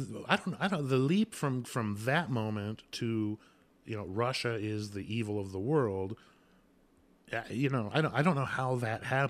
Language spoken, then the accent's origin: English; Canada; where are you from? Oh, I'm from Canada.